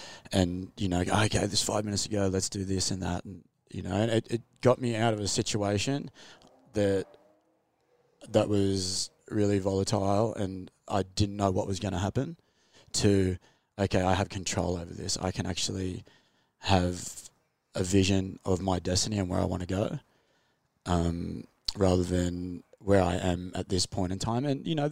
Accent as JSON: {"language": "English", "town": "Coolangatta", "region": "Queensland", "country": "Australia", "tie": "born or raised there", "said": "I grew up surfing around Coolangatta."}